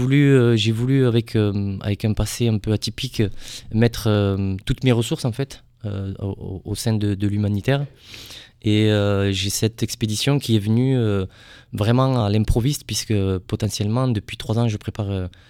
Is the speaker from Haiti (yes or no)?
no; Bujumbura, Bujumbura Mairie, Burundi; je suis de Bujumbura, la capitale